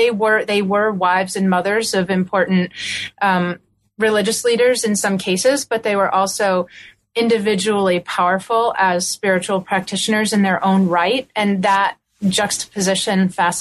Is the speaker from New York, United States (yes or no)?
no; Boston, Massachusetts, United States; I'm from Boston and pretty far from Tibet or look in eastern Tibet.